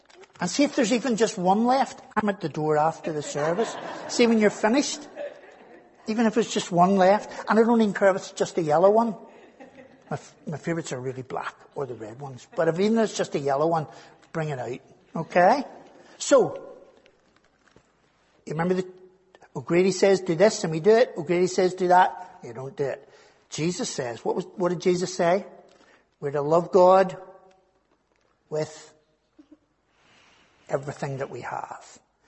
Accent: Belfast, Northern Ireland, United Kingdom; Back when I was growing up in Sandy Row, neighbours, back in the really old days, if they needed to borrow, anybody remember borrowing a cup of sugar from your neighbour?

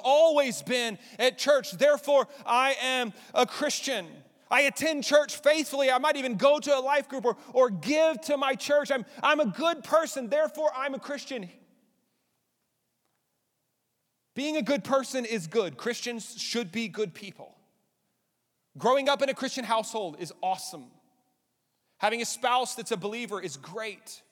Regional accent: Lubbock, Texas, United States; also born or lived in Abilene; I grew up in Lubbock and Abilene.

